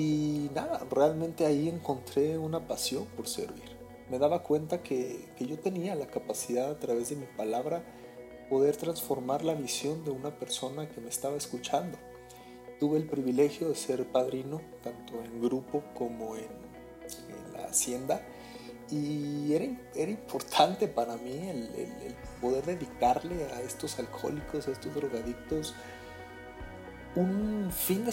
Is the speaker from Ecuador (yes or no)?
no; Cancún, Quintana Roo, Mexico; born there; also born or lived in Mérida; now in Mexico City, Mexico; Yo soy nacido en Cancún y de ahí me vine a la Ciudad de México aproximadamente hace casi ya 7 años. Tuve un paso por Mérida, viví 3 años en Mérida